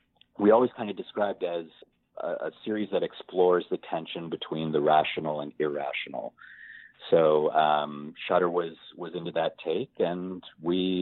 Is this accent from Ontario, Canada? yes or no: yes; Niagara, Ontario, Canada; where I grew up in Niagara. There was a drive-in theater and it was hit by a tornado